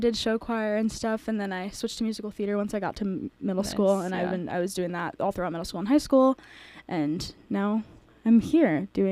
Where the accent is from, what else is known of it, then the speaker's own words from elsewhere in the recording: Pennsylvania, United States; I'm from Pennsylvania.